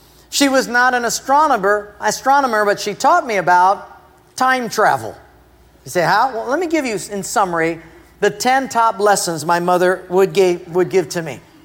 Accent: Hawaii, United States; I grew up in Palolo Valley. My mother was just a local Japanese lady

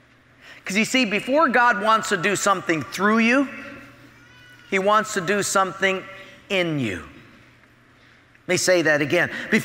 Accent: Hawaii, United States; And because I'm from Hawaii, our denomination sent me to close down a small little fledgling church of 23 people in Hilo.

